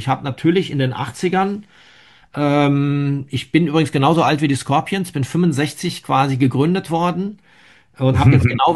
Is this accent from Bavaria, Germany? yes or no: no; Dortmund, North Rhine-Westphalia, Germany; born there; now in Frankfurt, Germany; mit meinem Umzug aus meiner Geburtsstadt Dortmund nach Frankfurt Anfang der 90er